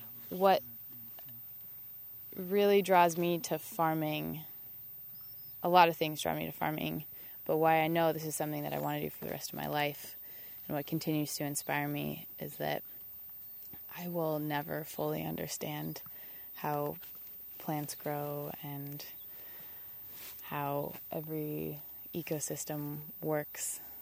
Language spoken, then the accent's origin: English; California, United States; seeing as though I grew up in the Bay Area.